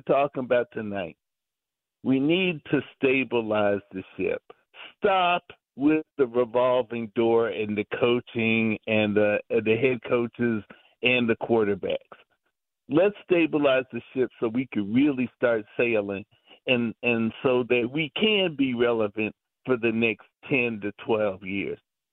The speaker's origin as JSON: {"language": "English", "town": "Chicago", "region": "Illinois", "country": "United States", "tie": "born or raised there", "said": "I grew up here in Chicago. I'm 73 years old on Wednesday."}